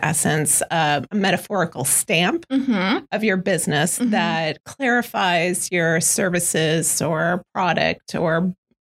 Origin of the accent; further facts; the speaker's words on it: Kansas City, Missouri, United States; so I came from Kansas City, which a lot of people don't know is a very big creative hub.